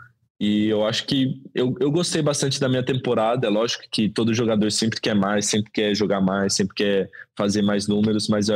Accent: Brazil; sou brasileiro desde que eu nasci, eu queria representar a minha nação.

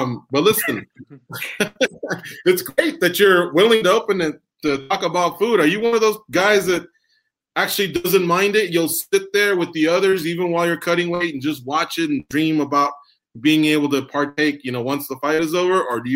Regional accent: Santa Ana, California, United States; now in Las Vegas, United States; We're in Vegas. Solid. You're in Irvine. We're originally from Santa Ana, California, a neighboring city of Irvine.

